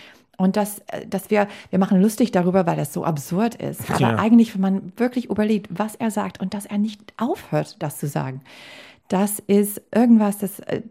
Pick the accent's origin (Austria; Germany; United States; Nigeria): United States; German is a second language; als Amerikanerin, als Amerikanerin im Ausland